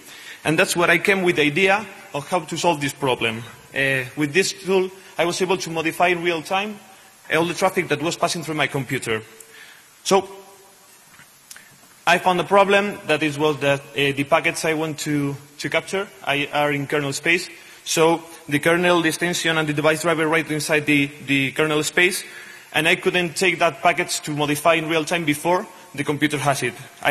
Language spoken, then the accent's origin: English; Spain; I'm from Spain. I don't like partying.